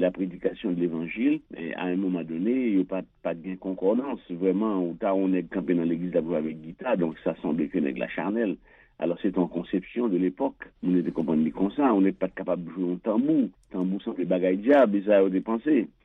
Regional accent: Haiti; C'est pas que c'est moi-même personnellement en tant qu'haïtien.

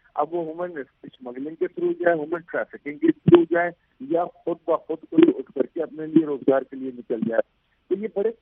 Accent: Pakistan; میں پاکستانی ہونے کے ناطے یہ الفاظ دہرا رہا ہوں

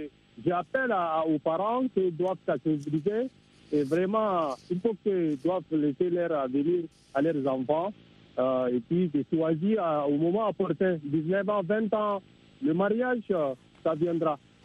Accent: Chad; je suis Tchadien … au Tchad.

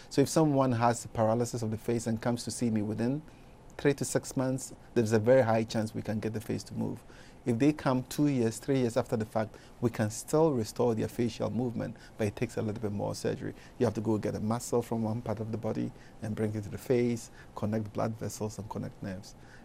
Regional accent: Ghana; what it meant for a boy growing up in Ghana to say

